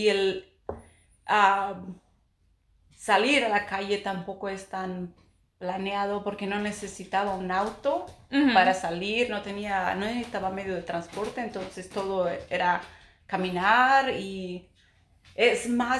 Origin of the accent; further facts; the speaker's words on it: Tepehuaje, Michoacán, Mexico; now in Portland, United States; Soy del Tepehuaje, Michoacán, México.